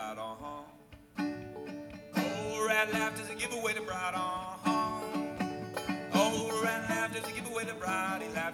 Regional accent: Concord, North Carolina, United States; We're from Concord, North Carolina, Seth and Bonnie and I are. And we were, we didn't realize it growing up, but we were fortunate enough to grow up around a lot of, yeah, it was old time and country

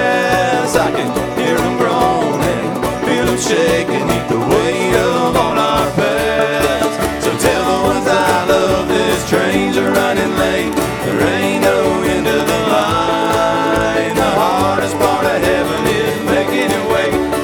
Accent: Asheville, North Carolina, United States; We're from Asheville, you know, so we got that thing going on.

